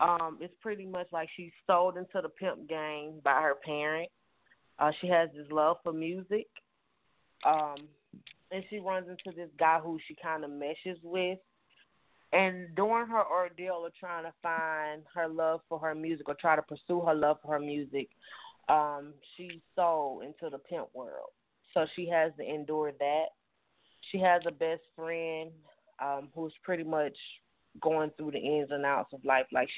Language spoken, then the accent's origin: English; Atlanta, Georgia, United States; I'm 28 years old. I'm from Atlanta, Georgia.